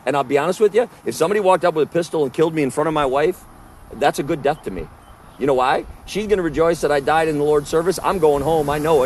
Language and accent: English; Wisconsin, United States; We're originally from Wisconsin, and it's frozen up there.